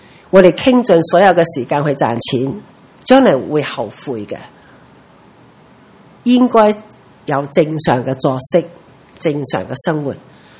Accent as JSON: {"language": "Cantonese", "country": "Hong Kong", "said": "我哋香港人冇机会当兵，所以唔知道战场。"}